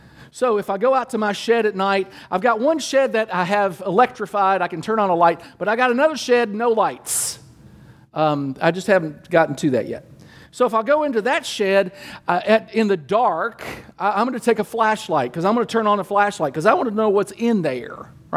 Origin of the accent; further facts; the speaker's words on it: Danville, Kentucky, United States; Now, I grew up in Danville, Kentucky. My buddy Mike Wilson lived right up the street.